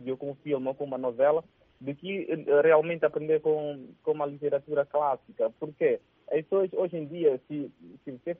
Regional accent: Mozambique; E na África, eu sou de Moçambique, nesse caso

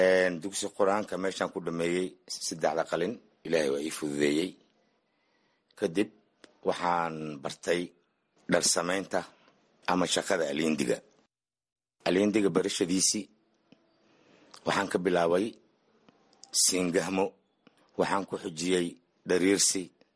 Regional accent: Jilib, Middle Juba, Somalia; born there; aniga waxaan ku dhashay Jilib marka oo 3 meel badka ah hal meelna berika ah.

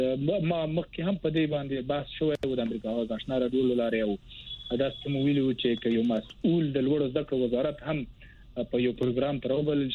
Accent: Wardak, Afghanistan; زه اصل کې د وردګو د ولایت څخه یم

